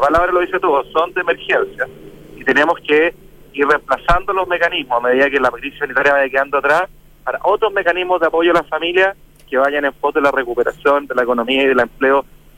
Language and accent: Spanish; Chile